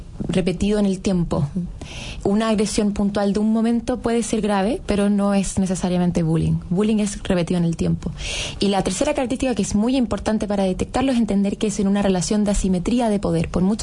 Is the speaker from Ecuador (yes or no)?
no; Chile; nosotros estamos súper acostumbrados como sociedad chilena a la talla palo